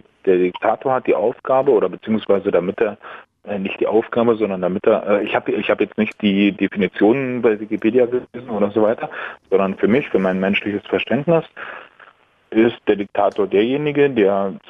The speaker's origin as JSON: {"language": "German", "region": "East Germany", "country": "Germany", "tie": "born or raised there", "said": "bin nur im Osten aufgewachsen und es gab auch noch einen Honecker zu Zeiten, wo ich aufgewachsen bin"}